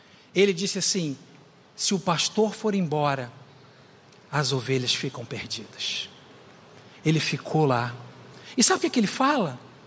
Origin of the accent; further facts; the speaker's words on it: Rio de Janeiro, Brazil; eu sou do Rio de Janeiro, minha vida inteira eu fui preparado para tal coisa, é fichinha